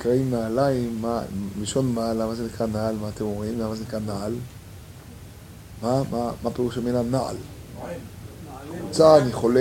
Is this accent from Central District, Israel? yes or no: no; Jerusalem, Jerusalem District, Israel; אני הרי תינוק שנשבע, אני גדלתי ברחביה